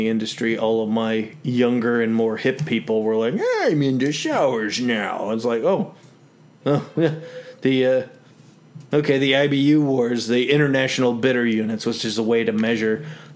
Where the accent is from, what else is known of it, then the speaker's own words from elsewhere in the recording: Chicago, Illinois, United States; I may be a suburbanite, but I come from Chicago.